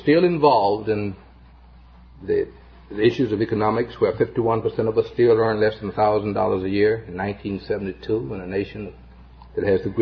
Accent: Mississippi, United States; I come from the Deep South, Mississippi. It perhaps is not an area so unlike many other areas in this nation.

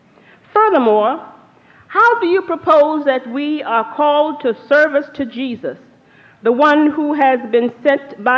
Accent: Georgetown, South Carolina, United States; That was certainly true in my hometown, for if a black woman did not go to college to become certified to teach, the only thing she could do in Georgetown, South Carolina, was domestic service

